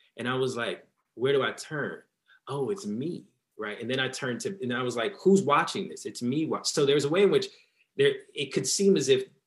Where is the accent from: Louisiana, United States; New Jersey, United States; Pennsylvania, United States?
New Jersey, United States; I grew up in New Jersey, so there's the tie.